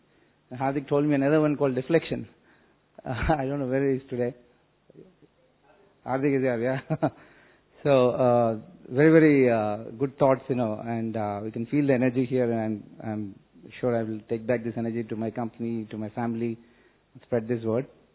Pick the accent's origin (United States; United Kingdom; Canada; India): India; Pune, Maharashtra; from Pune.